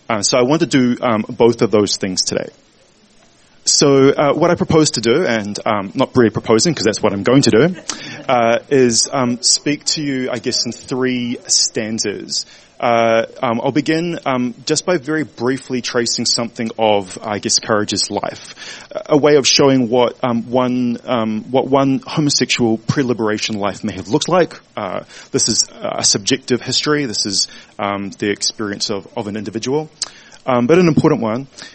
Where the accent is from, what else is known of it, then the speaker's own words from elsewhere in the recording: New Zealand; as a gay male growing up in New Zealand